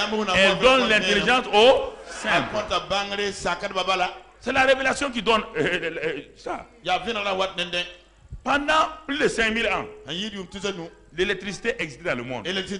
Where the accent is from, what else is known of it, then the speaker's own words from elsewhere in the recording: Tougan, Boucle du Mouhoun, Burkina Faso; moved away; quand je suis allé en France, j'ai écrit chez moi à Tougan que le sol là est couvert de glace partout.